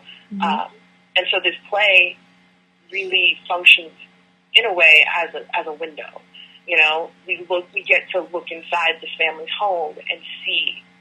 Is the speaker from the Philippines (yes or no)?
no; Nigeria; I am still black, I'm still Nigerian and all of those things